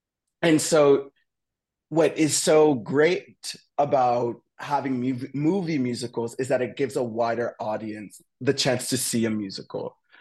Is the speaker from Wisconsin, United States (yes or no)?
no; New York City, New York, United States; I was born and raised in New York, and so having Broadway a few stops on the subway away from me is one thing